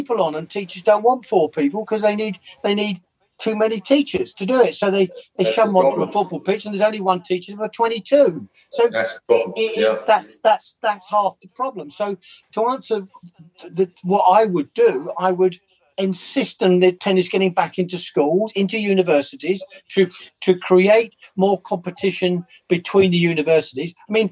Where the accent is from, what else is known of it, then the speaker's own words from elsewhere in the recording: England, United Kingdom; accent: English; They loved my accent, and basically I got the job because of my English accent.